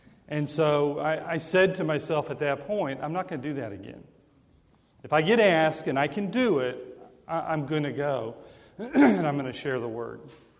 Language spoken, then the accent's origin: English; Portland, Oregon, United States; I grew up in Portland, Oregon, and the churches up there are a lot smaller.